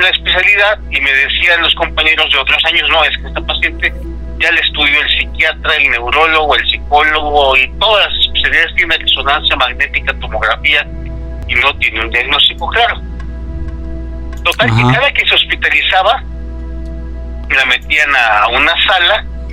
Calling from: Toluca, State of Mexico, Mexico; de Toluca. Ya he hablado varias veces con ustedes

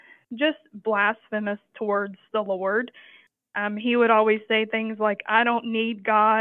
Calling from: Houston, Texas, United States; I'm calling from Houston, Texas.

